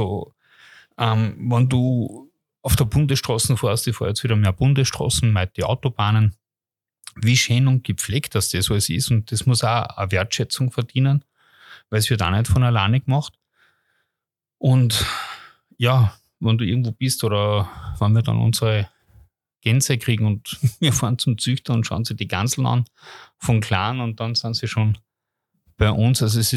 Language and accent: German; Austria; Und da bei uns in Österreich, wir haben beste Produzenten, beste Produkte.